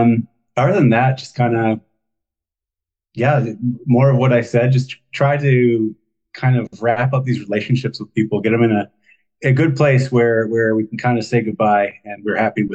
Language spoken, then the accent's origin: English; Washington, United States; Yeah, so I am from Washington State originally. Grew up in a small town